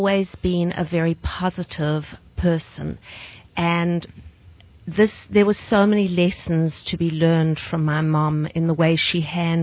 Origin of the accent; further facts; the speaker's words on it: South Africa; And we grew up in South Africa.